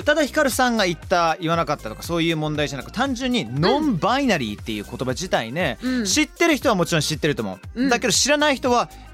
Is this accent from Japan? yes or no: no; South West England, United Kingdom; 特に南のサマーセット、僕の地元サマーセットっていうところなんですけれども